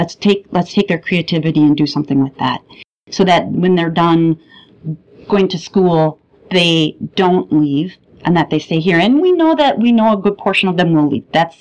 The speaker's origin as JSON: {"language": "English", "region": "Midwest", "country": "United States", "said": "I come from the Midwest, and the Midwest is known for being nice."}